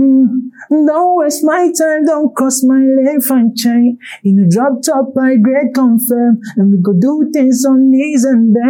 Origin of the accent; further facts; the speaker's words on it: Kumasi, Ashanti, Ghana; I'm a Kumasi guy. I'm from Kumasi.